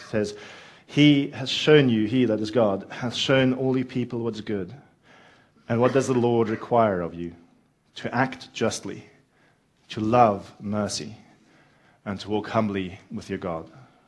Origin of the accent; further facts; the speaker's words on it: South Africa; considering we're from South Africa and barbecuing is essentially that's what we do.